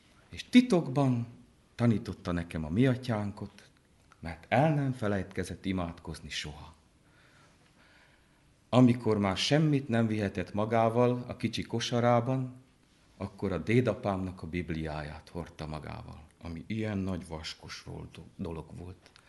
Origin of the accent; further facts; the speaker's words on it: Rožňava, Košice Region, Slovakia; én tényleg világra jöttem. Valahol Gömörországba, Rozsnyón. Egy olyan helyen, ahol élnek együtt magyarok, szlovákok, németek, romák, sokféle nemzetség. Itt nőttem fel. Megkereszteltek az evangélikus templomban, titokban